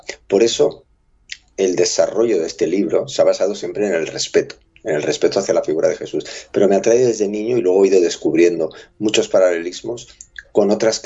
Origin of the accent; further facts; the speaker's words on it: Barcelona, Catalonia, Spain; born there; Nací en Barcelona. Lo que pasa es que de muy pequeño ya empecé a viajar y luego volví a Barcelona.